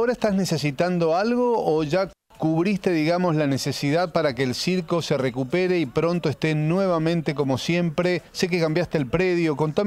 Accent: Santa Fe, Argentina; allí en mi provincia de Santa Fe

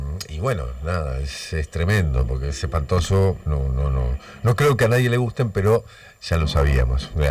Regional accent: Argentina; Somos argentinos, estamos acostumbrados. Somos argentinos

